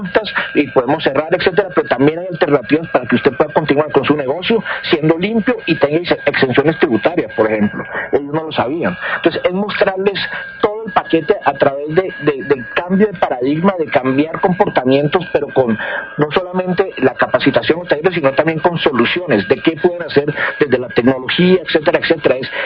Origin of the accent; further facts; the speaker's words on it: Costa Rica; yo me crié en Costa Rica. Costa Rica es un país chiquitico